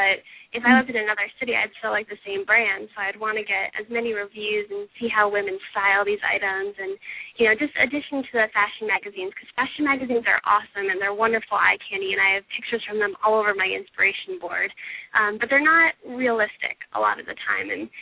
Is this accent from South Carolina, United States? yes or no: no; New York, United States; Well, I'm a New Yorker. What can I say?